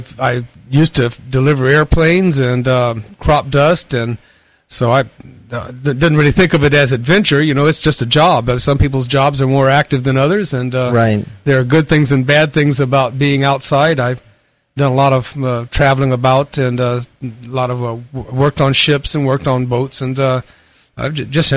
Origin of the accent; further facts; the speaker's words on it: Thibodaux, Louisiana, United States; Well, I grew up in Thibodaux, Louisiana, so that was the beginning of an interesting life, I can assure you.